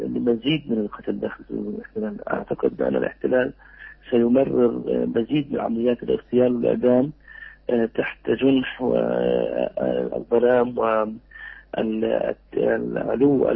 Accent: Palestine; لن نتحرك كفلسطينيين ولا كأحرار نصرة الإخوة الأسرى

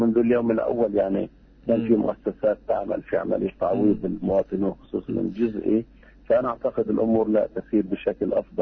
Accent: West Bank, Palestine; يعني عندنا في الضفة

